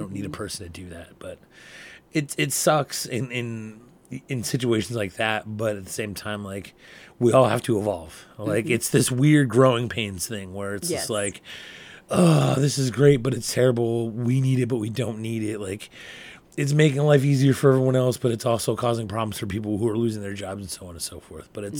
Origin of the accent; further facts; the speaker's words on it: Northeast, United States; I'm from the Northeast. So it's like a lot more people.